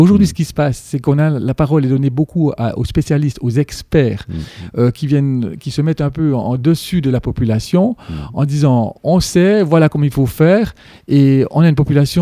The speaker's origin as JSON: {"language": "French", "country": "Switzerland", "said": "en Suisse, par exemple, du fait que je viens de la Suisse"}